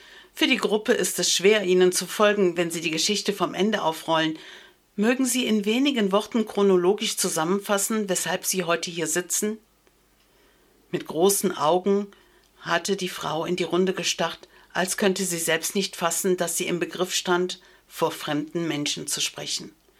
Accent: Erpel, Rhineland-Palatinate, Germany; auch in Erpel, meinem Heimatort, oder in Unkel.

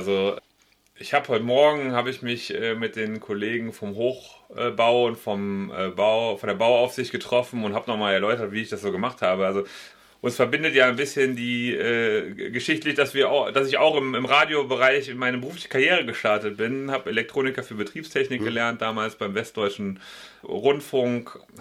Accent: Bornheim, North Rhine-Westphalia, Germany; ich bin ja in Bornheim bzw. in Breenig aufgewachsen. Ich bin zwar in Bonn im Krankenhaus geboren, aber nach den ersten Tagen dann immer hier im Rheinland gewesen.

